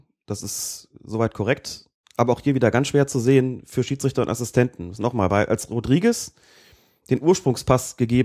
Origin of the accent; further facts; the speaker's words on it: Bonn, North Rhine-Westphalia, Germany; Aus Bonn.